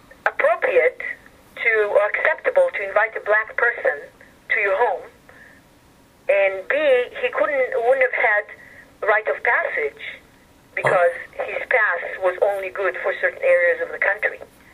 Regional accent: Israel; also born or lived in South Africa; growing up in Israel, you really, you know, with all the different, with Jews from different parts of the world, you really grow up with a sense of equality, you know, as a Sabra.

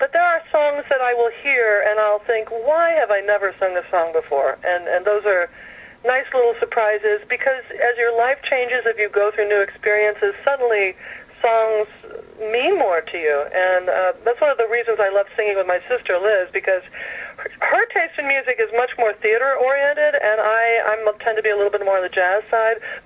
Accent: Riverdale, New York, United States; I grew up in Riverdale. Liz and I were in Riverdale for a while. We were the only Christians there

